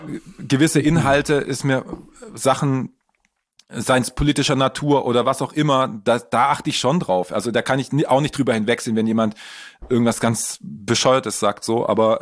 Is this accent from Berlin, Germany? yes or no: no; Baden-Württemberg, Germany; so ein Producer, der aus Heilbronn kommt, also eigentlich aus meiner Gegend, in der ich aufgewachsen bin im Endeffekt.